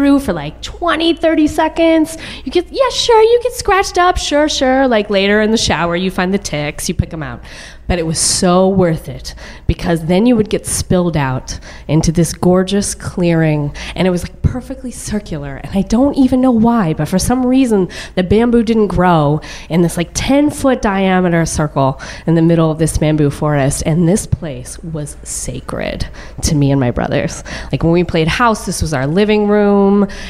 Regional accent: Texas, United States; one of the last things you think about when you think of my home state is bamboo, but bear with me. I grew up on the poor side of a very large suburb of Dallas

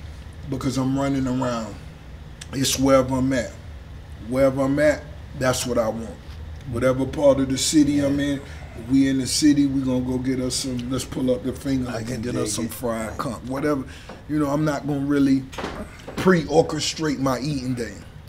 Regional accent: Miami, Florida, United States; You know, I'm from the South. I'm from Miami.

